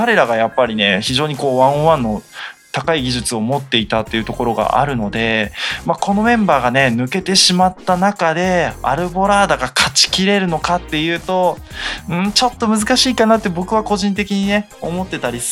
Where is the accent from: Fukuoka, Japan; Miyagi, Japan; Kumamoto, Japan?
Miyagi, Japan; Sendai; 宮城のね、まあ、地元仙台のチームなんですけど、仙台エアジョーカーのチーム、ここはまあやっぱり地元ということもあるんで